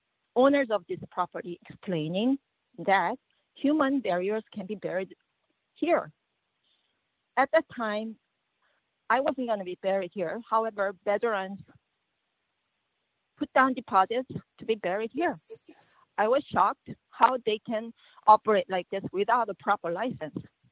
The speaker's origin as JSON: {"language": "English", "region": "Seoul", "country": "South Korea", "moved": "yes", "lives_now": "United States", "said": "I'm an immigrant from Seoul, Korea. My family came here in the 80s, and we have lived in the area for over 40 years."}